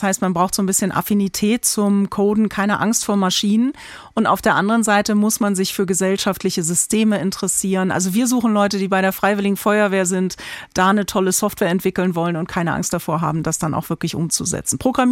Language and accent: German; Germany; Wir sind beide Deutsche. Wir sind in derselben Kultur aufgewachsen.